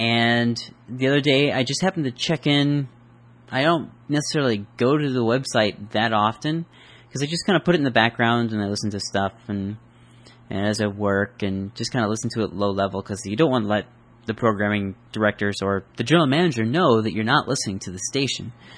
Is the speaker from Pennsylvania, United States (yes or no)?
no; Iowa, United States; I barely know enough Spanish to save my life, yet alone the fact that I'm half Mexican, but I've lived in Iowa all my life